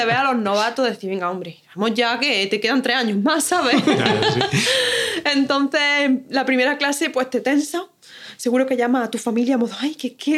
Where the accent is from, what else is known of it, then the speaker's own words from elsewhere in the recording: Jaén, Andalusia, Spain; also born or lived in Seville; now in United States; Echo de menos Jaén, soy de Jaén